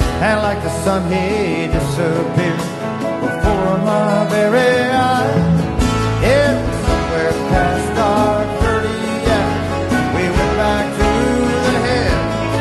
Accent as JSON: {"language": "English", "region": "Alabama", "country": "United States", "tie": "born or raised there", "said": "I know, because I grew up on the Alabama shore, you know, not the Aloha State, so."}